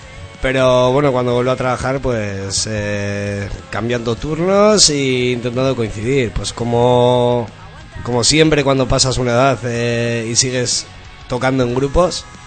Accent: Algorta, Basque Country, Spain; Yo soy de Algorta, tampoco me he movido mucho de esa zona a la hora de tocar

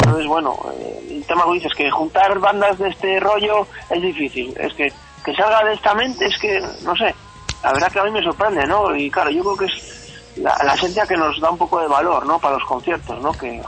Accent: Toledo, Castilla-La Mancha, Spain; yo soy de Toledo y me subo para arriba

